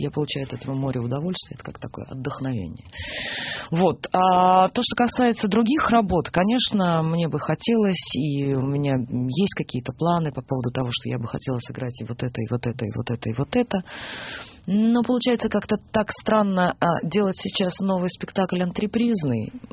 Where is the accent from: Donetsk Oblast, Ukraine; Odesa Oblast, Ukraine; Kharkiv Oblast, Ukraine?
Odesa Oblast, Ukraine; Odesa; Одесса, ну как, знаете, как... Господи, это мой родной город, где у меня могилы моих близких.